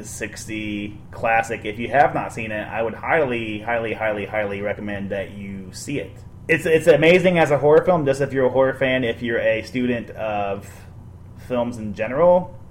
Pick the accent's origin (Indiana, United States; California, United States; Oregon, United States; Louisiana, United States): Indiana, United States; I know I have a little bit of one because I'm from Indiana.